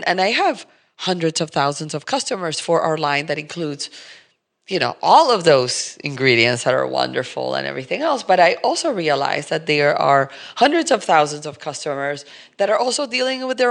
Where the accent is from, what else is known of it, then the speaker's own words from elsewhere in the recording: Colombia; So, for example, I am from Colombia